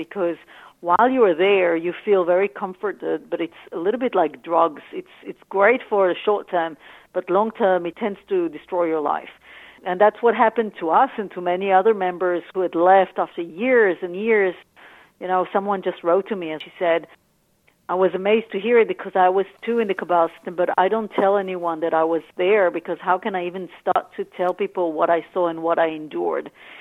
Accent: Tel Aviv, Tel Aviv District, Israel; I grew up in Tel Aviv.

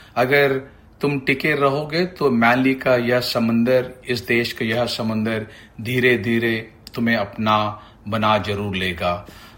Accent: India; now in Australia; जब मैं साल 2000 में भारत से ऑस्ट्रेलिया आया, तो मैनली में एक रेस्टोरेंट मैनेजर के तौर पे काम शुरू किया था।

